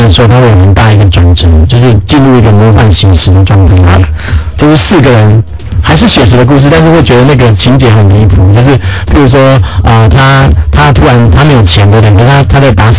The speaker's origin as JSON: {"language": "Chinese", "country": "Taiwan", "said": "我们台湾这边的人要是失业的话，"}